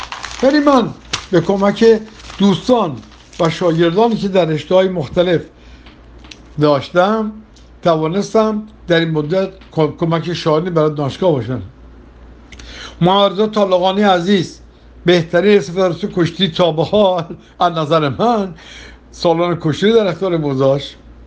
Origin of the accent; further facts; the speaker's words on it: Tehran, Tehran Province, Iran; born there; در 1 مهر 2016 در تهران به دنیا آمدم، تحصیلاتم رو تا مقطع لیسانس در ایران و بعد برای دریافت فوق لیسانس MBA به امریکا رفتم و پس از دریافت ماده خودم به ایران برگشتم.